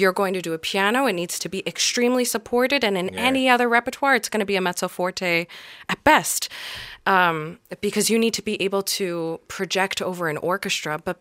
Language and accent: English; New York, United States; And I'm from New York. And so they put me in the children's chorus at the Metropolitan Opera.